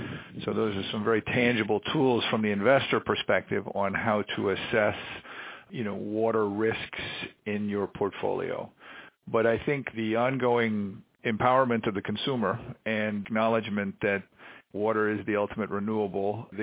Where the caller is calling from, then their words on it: Boston, Massachusetts, United States; And I will say that I'm sitting here and I'm calling you from Boston today